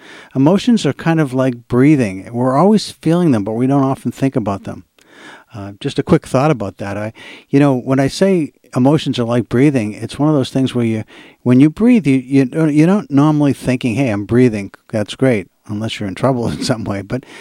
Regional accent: Massachusetts, United States; I was brought up and raised in Massachusetts, and I'm a loyal sports fan of the Boston teams, or the New England teams.

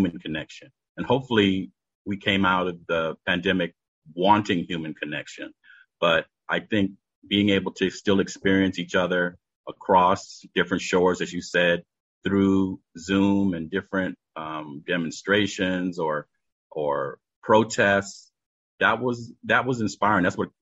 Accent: Detroit, Michigan, United States; Again, I came from Detroit, where during the pandemic, all the disparities of income, you know, all the different disparities just became exacerbated, right?

